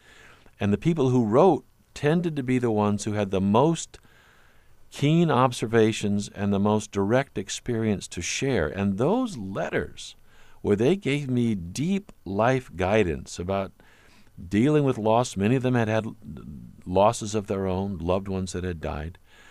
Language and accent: English; Bloomington, Illinois, United States; Well, I grew up in central Illinois, Bloomington Normal